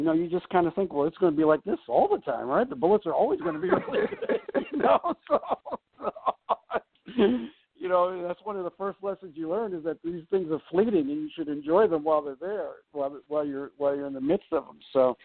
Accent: Northeast, United States; I grew up in Northeast, and my dad's still there, so you know, we grew up rooting for all the Washington teams

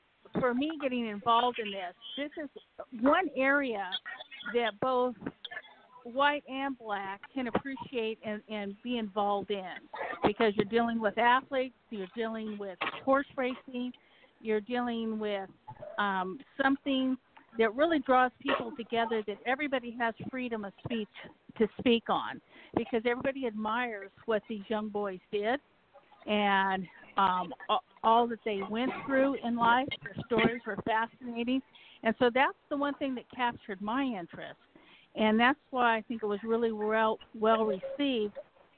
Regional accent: California, United States; I'm from California and born and raised on the ocean

